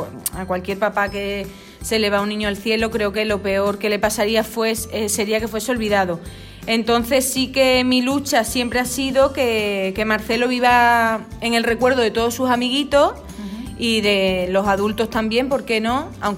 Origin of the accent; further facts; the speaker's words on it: Guareña, Extremadura, Spain; Nosotros somos de Guareña.